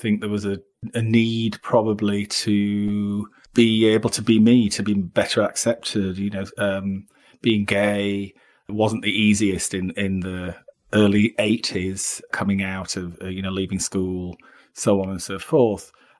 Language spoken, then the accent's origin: English; Barnsley, Yorkshire and the Humber, United Kingdom; moved away as an adult; now in London, United Kingdom; When I came from Barnsley to London and I was working in Sloane Street